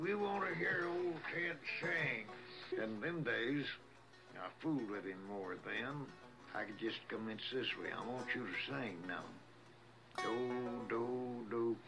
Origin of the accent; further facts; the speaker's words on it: Texas, United States; born there; moved away as an adult; now in California, United States; I was born in Kaufman County, Texas. That is in 11th of September, 1886. Come to California in 1906.